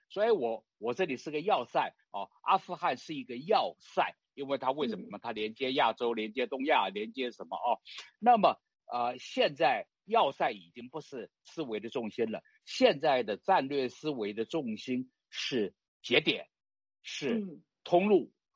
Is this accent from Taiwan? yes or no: yes; Taiwan; 那么所以呢，作为台湾人呢，我觉得台湾人要先问自己可不可靠